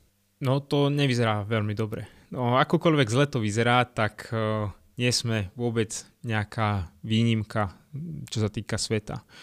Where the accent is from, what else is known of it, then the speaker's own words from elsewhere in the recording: Banská Bystrica Region, Slovakia; A vlastne my sme teda z Banskobystrického kraja